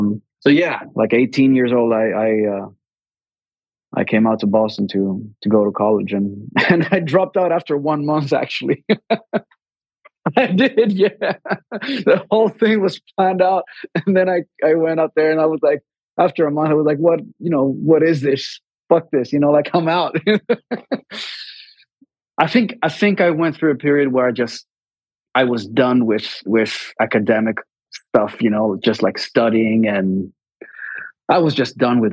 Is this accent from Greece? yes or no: yes; Greece; I grew up in Greece, obviously. So the culture here is mainly Greek folk music.